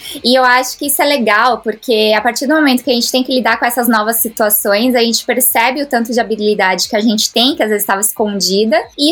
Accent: Santo André, São Paulo, Brazil; eu sou de Santo André, São Paulo, então saí de Santo André, de São Paulo também

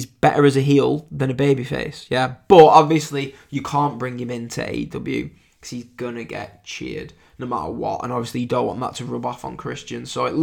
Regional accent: England, United Kingdom; because unless you can't tell by my accent, I'm English.

